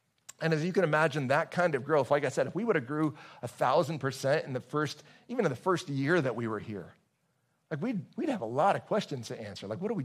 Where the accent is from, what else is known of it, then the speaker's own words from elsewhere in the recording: Fulton, United States; My math isn't very good. I grew up in Fulton, public school math.